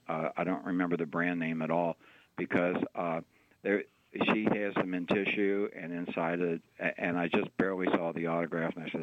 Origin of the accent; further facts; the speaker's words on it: Cincinnati, Ohio, United States; I grew up in Cincinnati